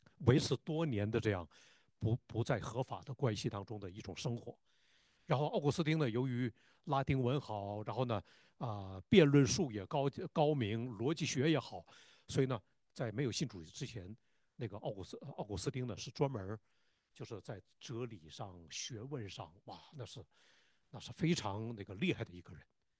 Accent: Northeast China, China; 就像我们东北人说的，东北人说话似的

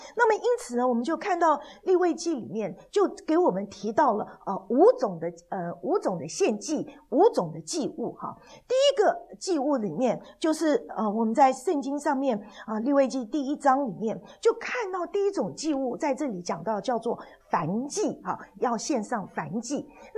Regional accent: China; 所以今天我们看见说我们中国人有节期，犹太人也有很多的节期哈

